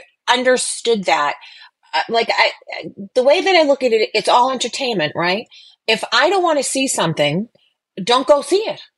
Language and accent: English; Boston, Massachusetts, United States; I'm Boston Irish, so you got to go to the negative.